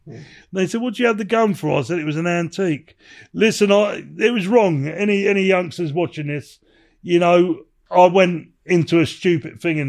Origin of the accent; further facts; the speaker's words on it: England, United Kingdom; I'm English